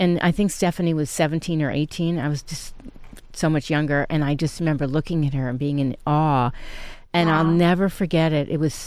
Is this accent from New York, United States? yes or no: yes; New York City, New York, United States; When I was little, I was growing up in New York City